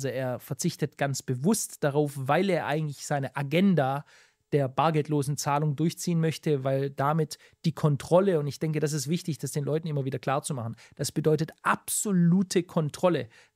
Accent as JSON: {"language": "German", "town": "Stuttgart", "region": "Baden-Württemberg", "country": "Germany", "tie": "born or raised there", "said": "in meiner alten Heimat in Stuttgart, da gab es ein Café"}